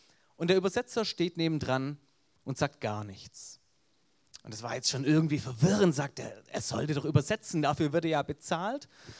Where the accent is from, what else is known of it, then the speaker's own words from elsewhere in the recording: Baden-Württemberg, Germany; accent: Swabian; obwohl ich meinen schwäbischen Akzent nicht unterdrücken kann, verstehen mich die meisten